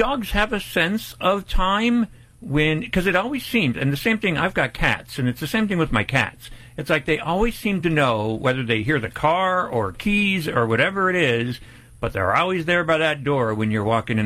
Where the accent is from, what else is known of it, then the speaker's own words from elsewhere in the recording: United States; So in my mind, as an American, when it was toilet training, I thought, wow, okay, they could train a cat to go on the toilet.